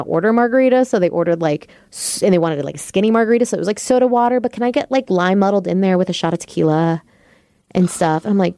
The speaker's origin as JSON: {"language": "English", "town": "Seattle", "region": "Washington", "country": "United States", "said": "But we know we're just from Seattle."}